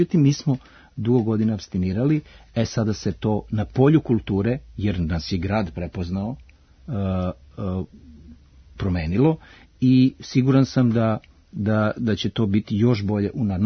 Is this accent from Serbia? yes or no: yes; Leskovac, Southern and Eastern Serbia, Serbia; postojimo mi koji smo ostali i postoje neki koji su otišli iz Leskovca, ali su i dalje Leskovčani. I naravno, mi pričamo na tom našem dijalektu kad se vidimo